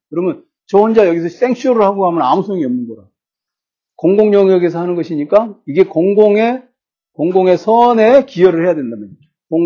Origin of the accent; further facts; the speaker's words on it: Seoul, South Korea; 저는 서울 사람이지만, 서울에 살고 있지만